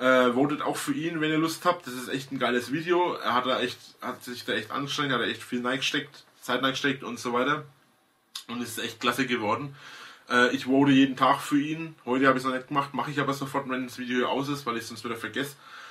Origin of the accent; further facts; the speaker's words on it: Bavaria, Germany; accent: Franconian; Wenn ich aus Bayern bin, wenn ich Franke bin und ich spreche Fränkisch